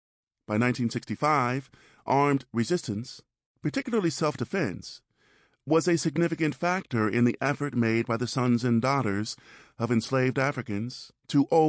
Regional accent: Compton, California, United States; Dad told me stories about Mississippi when I was growing up in Compton, California.

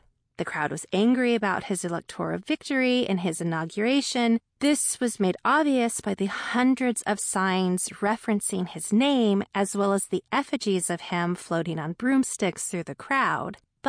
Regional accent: Texas, United States; I grew up in Texas and lived across several different areas, which meant I had accumulated a number of connections across the state.

